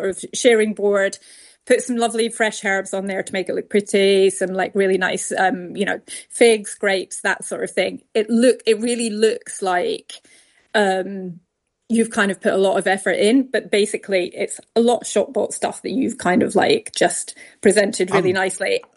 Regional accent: Scotland, United Kingdom; It's all about, for me anyway, as a Scot

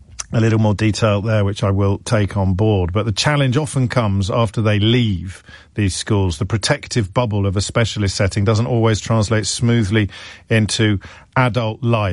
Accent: Bristol, South West England, United Kingdom; from Bristol.

